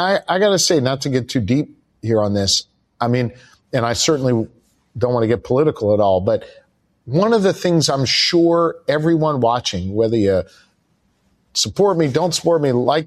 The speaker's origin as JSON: {"language": "English", "town": "Philadelphia", "region": "Pennsylvania", "country": "United States", "tie": "born or raised there", "also_born_or_lived": "Kansas City", "said": "So I was born in Kansas City, but I only lived there till, I don't know, maybe I was one. I really don't have any memories. And my father did naval service in Philadelphia. Then he did naval service for a couple of years in New York. And then we really settled in Philly when I was five."}